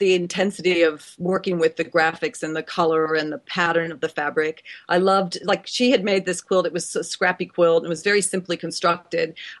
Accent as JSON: {"language": "English", "region": "Ohio", "country": "United States", "tie": "born or raised there", "said": "No, my past life, I grew up in Ohio, which I'm very proud to say"}